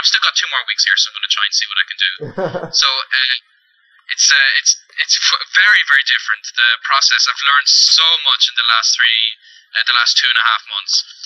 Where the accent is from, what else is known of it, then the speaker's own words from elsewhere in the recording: Ireland; until I happen to mention that I'm from Ireland